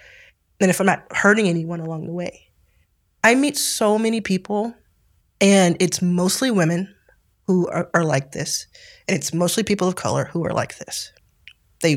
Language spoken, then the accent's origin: English; the South, United States; I mean, I'm from South.